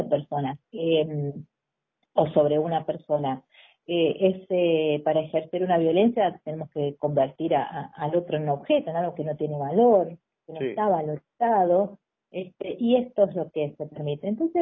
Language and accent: Spanish; Argentina; De la idea de que nosotros somos, Argentina es hijo, somos todos hijos de inmigrantes llegados de los barcos